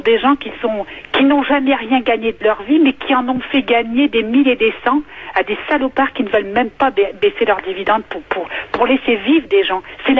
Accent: Hauts-de-France, France; now in Lorient, France; de Lorient, je suis native du Pas-de-Calais.

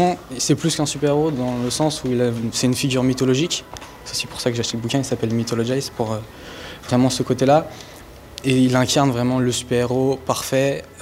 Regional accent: France; Oui, je suis français

